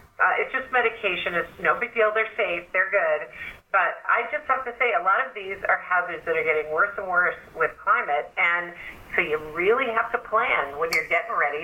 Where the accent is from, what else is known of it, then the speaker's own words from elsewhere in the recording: Montana, United States; also born or lived in Alaska; I had a lot of that growing up in Montana and Alaska.